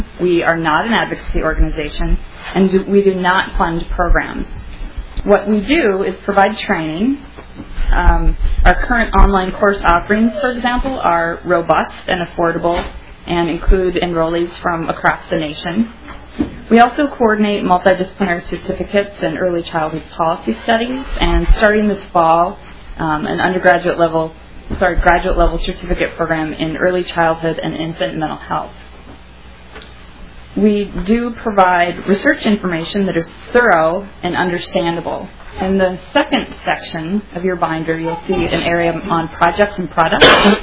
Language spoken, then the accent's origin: English; Duluth, Minnesota, United States; now in St. Louis Park, United States; I was born and raised in Duluth and currently live in St. Louis Park. I'm a hardcore Minnesotan.